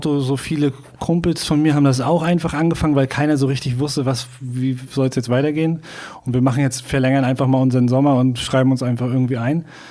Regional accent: Graal-Müritz, Mecklenburg-Vorpommern, Germany; also born or lived in Greifswald; Ich komme aus Graumüritz.

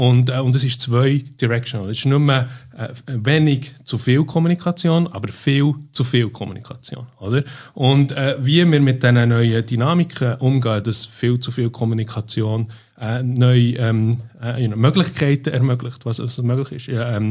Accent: Bern, Switzerland; moved away as an adult; also born or lived in Zürich; now in London, United Kingdom; Die zweiten 10 Jahre bin ich dann in der Stadt Bern weiter aufgewachsen und dann bin ich ungefähr 6 Jahre noch in Zürich gewesen, gehen studieren. Dann die letzten 14 Jahre bin ich in London gewesen.

